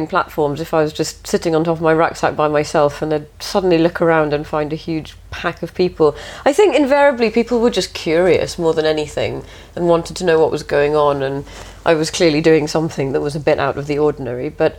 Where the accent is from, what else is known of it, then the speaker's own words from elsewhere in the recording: India; How on earth is an Indian girl travelling on these trains by herself?